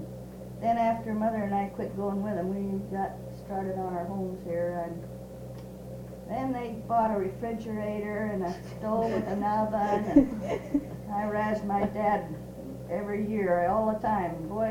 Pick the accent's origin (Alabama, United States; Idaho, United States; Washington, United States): Idaho, United States; Sandpoint; also born or lived in Clearwater; we came from Clearwater area, but we were raised in Sandpoint.